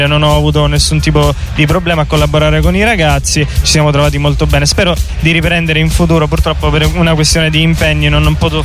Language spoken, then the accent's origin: Italian; Catania, Sicily, Italy; now in Osaka, Japan; io sono di Catania, ho incominciato a collaborare con artisti della mia città.